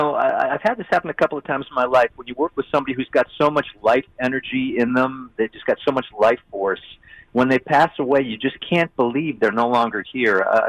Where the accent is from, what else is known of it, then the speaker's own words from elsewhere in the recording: United States; I mean, if there's a trap to fall into as an American actor, it's like somehow we're from a scratch and sniff school.